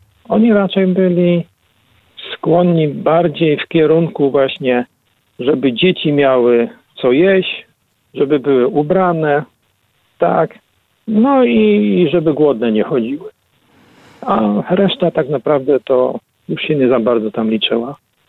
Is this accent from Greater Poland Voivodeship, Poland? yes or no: no; Łódź Voivodeship, Poland; Mam pochodzenie chłopskie. Zawsze wpisywałem wszędzie właśnie pochodzenie takie. Pochodzę ze wsi, okolice Wielunia, bo województwo kiedyś sieradzkie.